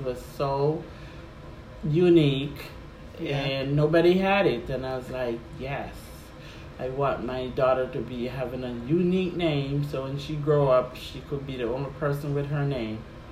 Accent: Kingston, Jamaica; And I'm from Kingston, Jamaica.

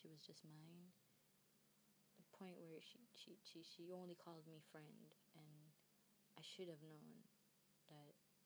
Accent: Jamaica; And I'm like, yes, I am Jamaican. But they never believe me because of how I talk and of how I dress and listen to the music I listen to.

